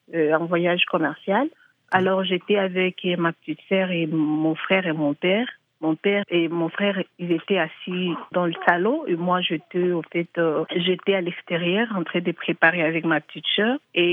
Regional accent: DR Congo; je viens de la République démocratique du Congo.

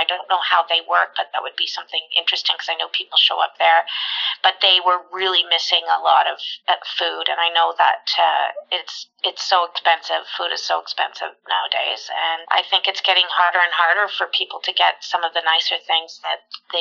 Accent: Montreal, Quebec, Canada; I know that I'm from Montreal

